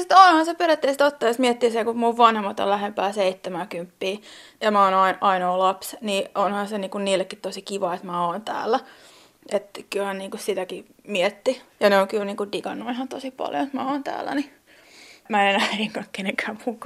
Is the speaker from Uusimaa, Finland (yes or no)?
yes; Loviisa, Uusimaa, Finland; moved away as an adult; also born or lived in Helsinki; mähän olen loviisalainen alkujani, mutta mä muutin heti 18-vuotiaana Helsinkiin.